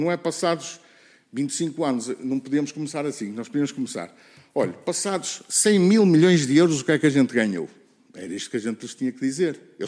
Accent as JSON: {"language": "Portuguese", "country": "Portugal", "said": "eu sou português com muito orgulho, gosto de estar aqui a lutar pelo meu país"}